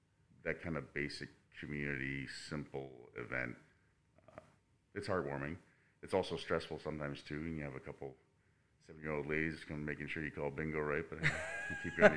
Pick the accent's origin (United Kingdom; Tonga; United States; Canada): Canada; Fort McMurray, Alberta; that's why I found growing up in Fort McMurray, everyone's quite generous with their time as much as they can be for a working town.